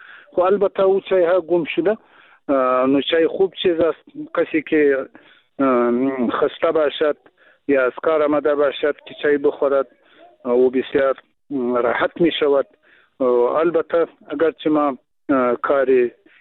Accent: Afghanistan; first language Pashto; Persian is a second language

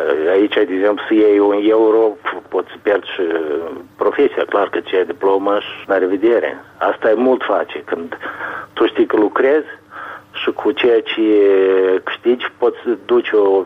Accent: Moldova; noi, ca moldoveni

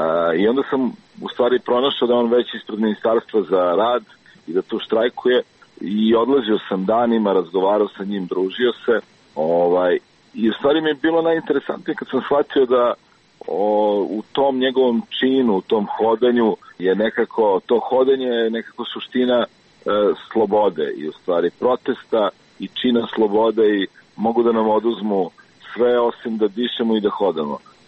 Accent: Belgrade, Serbia; ja sam rođen u Beogradu i odrastao u Beogradu.

